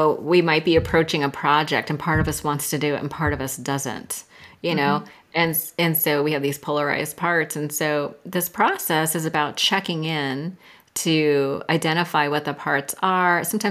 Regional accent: California, United States; I am from Silicon Valley, and I was in high tech sales

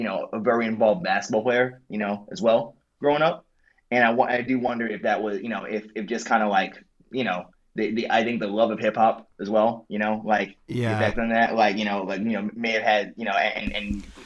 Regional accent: Queens, New York, United States

